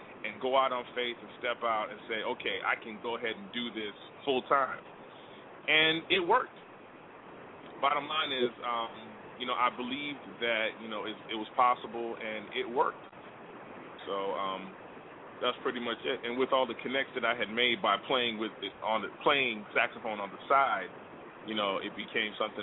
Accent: Miami, Florida, United States; being that I grew up in Miami, Florida

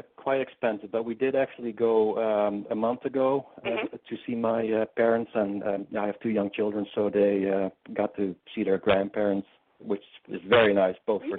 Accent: Eindhoven, North Brabant, Netherlands; English is a second language; now in United States; So like Milwaukee is to Chicago, that's where my hometown was, to another big city in the Netherlands.

